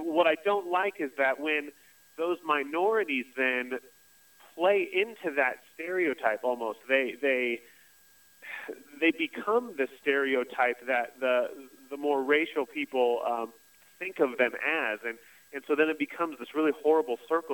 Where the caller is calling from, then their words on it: Greeley, Colorado, United States; I live there now. Obviously, I'm calling from there.